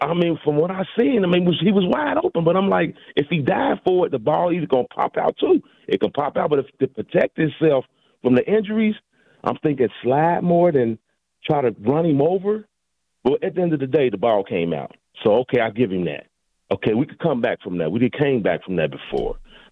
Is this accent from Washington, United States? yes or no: no; Cincinnati, Ohio, United States; I'm from Cincinnati, man, and I am a Steeler fan.